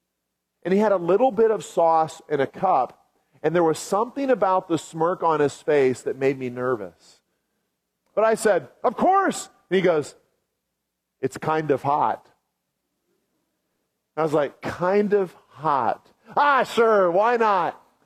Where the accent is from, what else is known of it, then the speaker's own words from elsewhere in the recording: Kansas City, Missouri, United States; When I grew up in Kansas City, we had a place in Branson, Missouri, called Silver Dollar City that we went to a lot as a kid.